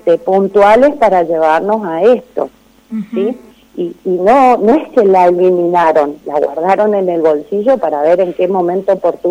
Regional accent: Las Heras, Mendoza, Argentina; como yo soy de Las Heras, del disco de Las Heras

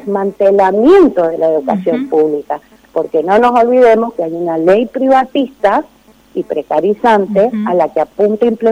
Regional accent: Las Heras, Mendoza, Argentina; como yo soy de Las Heras, del disco de Las Heras

